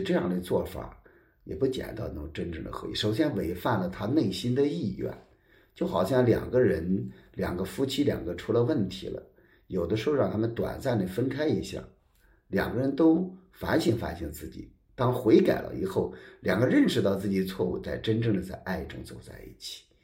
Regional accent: China; 我们中国人经常说了一句话

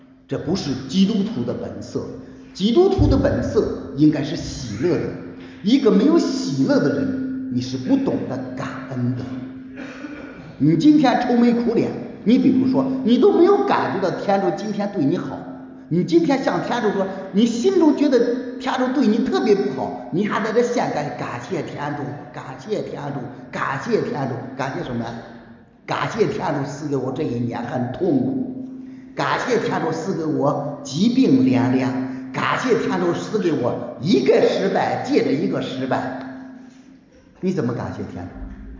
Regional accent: China; 我们中国人很喜欢喝酒

